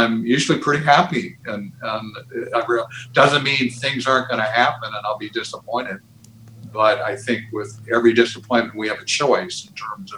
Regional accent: San Francisco, California, United States; I grew up in San Francisco.

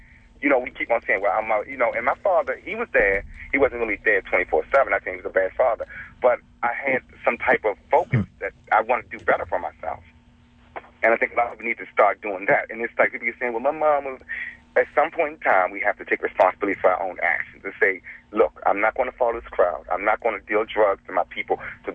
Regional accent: Virginia, United States; I'm originally from Virginia, and I lived in this city

